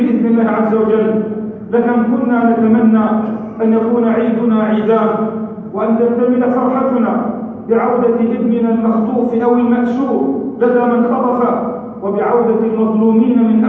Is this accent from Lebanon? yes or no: yes; Lebanon; ما جرى في بلدتنا يجعلنا نرفع شعار تحذير وصيحة نذير في لبنان